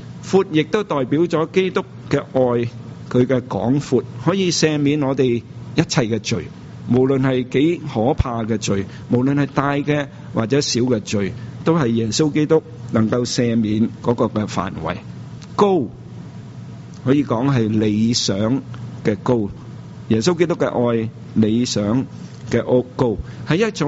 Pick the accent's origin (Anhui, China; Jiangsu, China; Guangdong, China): Guangdong, China; 我们广东人叫做揽住死